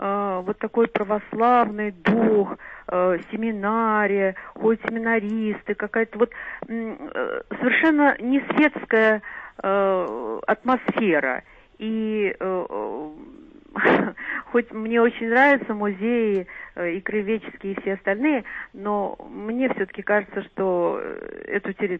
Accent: Ryazan, Ryazan Oblast, Russia; moved away as an adult; now in Moscow, Russia; Я сама родилась в Рязани и до 20 лет жила в Рязани.

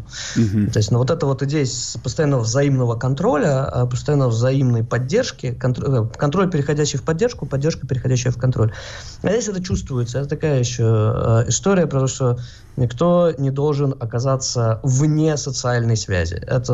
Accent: Moscow, Russia; now in Israel; Мы из Москвы, мы не привыкли к таким тесным социальным контактам и плотности социальных связей.

